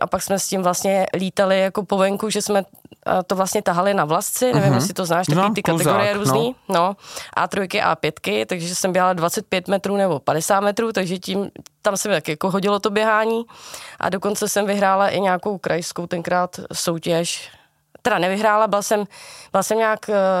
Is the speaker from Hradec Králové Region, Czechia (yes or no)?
yes; Žacléř, Hradec Králové Region, Czechia; Tak já pocházím z takového malého městečka v pohraničí, ve východní Vrána Krkonoš. To městečko se jmenuje Žacléř, nevím, jestli ho znáš.